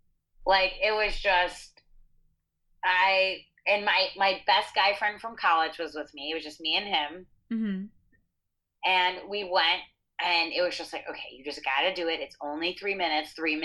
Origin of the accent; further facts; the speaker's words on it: Chicago, Illinois, United States; like the comedians and the culture I grew up in Chicago, comedy was always around. And being kind of a loudmouth, you know, Greek woman